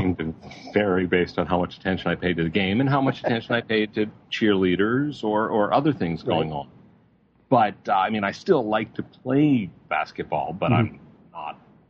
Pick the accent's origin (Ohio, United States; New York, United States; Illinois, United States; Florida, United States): New York, United States; Cooperstown; And ended up in Cooperstown, New York.